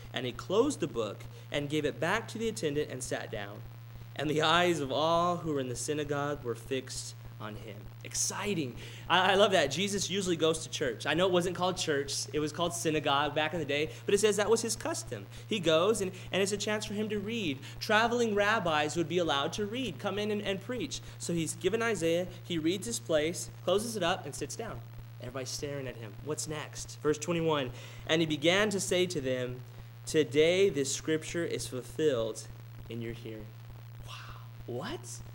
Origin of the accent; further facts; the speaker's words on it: Robstown, Texas, United States; I wanted to go back to my hometown. And my wife lovingly said, well, you can go to Robstown, but I won't be coming with you.